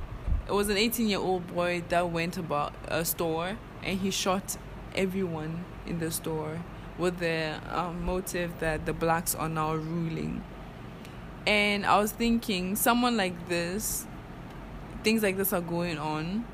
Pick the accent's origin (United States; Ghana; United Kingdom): Ghana; I'm Ghanaian, the terms are going to come out.